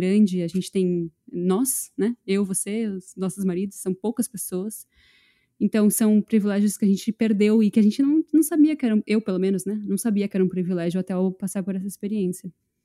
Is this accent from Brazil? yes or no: yes; Brazil; eu tava contando que eu sou brasileira